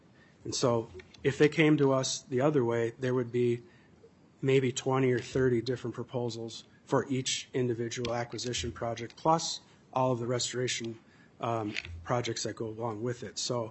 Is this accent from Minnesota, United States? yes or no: yes; Chanhassen, Minnesota, United States; I'm from Chanhassen, so I've seen the property